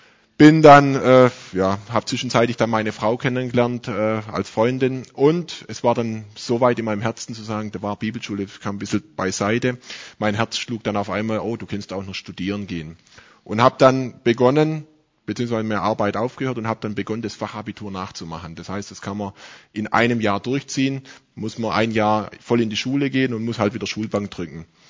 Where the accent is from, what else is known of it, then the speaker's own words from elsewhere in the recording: Gaildorf, Baden-Württemberg, Germany; also born or lived in Crailsheim; now in Bad Gandersheim, Germany; Bin eigentlich ja Halbschwabe, komme von Galdorf ursprünglich, bin dort sehr lange in die Gemeinde gegangen, geboren in Crailsheim. Wenn man ein bisschen mein Norddeutsches oder ein bisschen Hochdeutsch hört, liegt daran, dass ich zurzeit vor 2 Jahren in Bad Gandersheim bin.